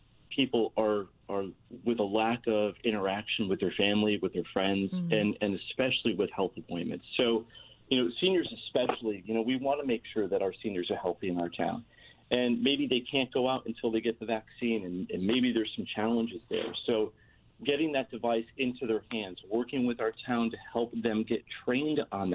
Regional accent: Stratford, Connecticut, United States; So I grew up in Stratford. It is. So I've been a resident for most of my life. I grew up here. I raised my family here.

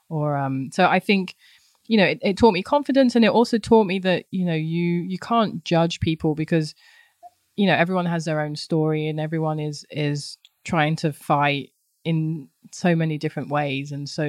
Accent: London, United Kingdom; my time growing up in London

